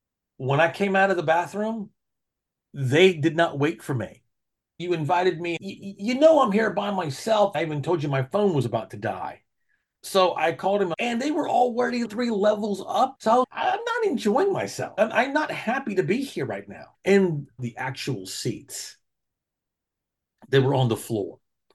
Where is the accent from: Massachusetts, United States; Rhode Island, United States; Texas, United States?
Texas, United States; I'm from Texas. I like spicy things.